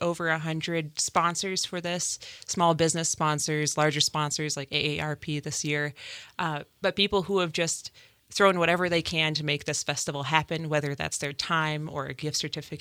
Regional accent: Helena, Montana, United States; also born or lived in Portland / Chicago; I'm born and raised in Helena. I moved away for a short while when I was younger to go to culinary school. I ended up working in Portland and Chicago for a while and moved back here

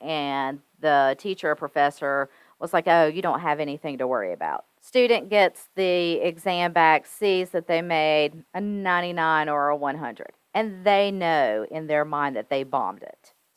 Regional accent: the South, United States; I grew up in the South. It's a very Southern thing to hug everyone.

